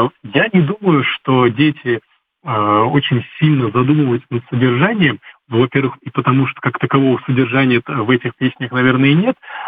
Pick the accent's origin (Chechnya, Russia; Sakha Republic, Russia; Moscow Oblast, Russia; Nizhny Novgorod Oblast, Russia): Chechnya, Russia; Я знаю, что я из Чеченской Республики.